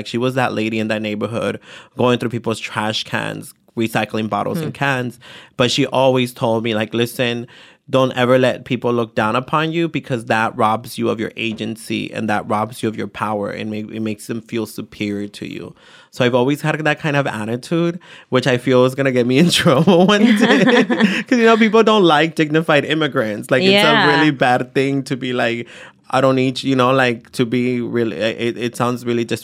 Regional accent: San Jose, California, United States; You know, honestly, I grew up in Eastside San Jose. We didn't see white folks until we went to like an art museum on a field trip or something

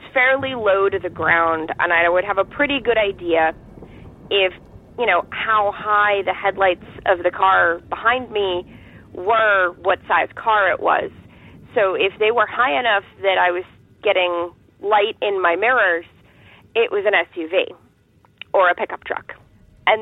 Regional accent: Boston, Massachusetts, United States; I'm also from the Boston area, and I drive on Route 2 West kind of a lot.

